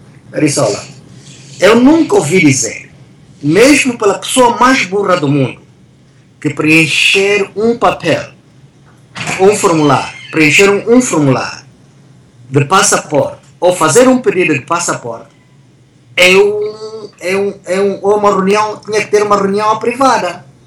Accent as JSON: {"language": "Portuguese", "country": "Angola", "said": "eu sou angolano e tenho direito de voltar para Angola."}